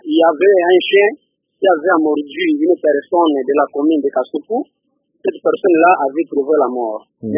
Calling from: Kindu, Maniema, DR Congo; Ici, chez nous, à Kindu, nous connaissons des cas d'amordure.

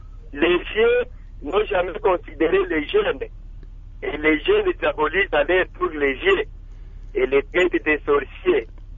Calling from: DR Congo; Oui, j'ai comme l'impression qu'il existe ici chez nous, en RDC, une certaine rivalité d'ordre naturel.

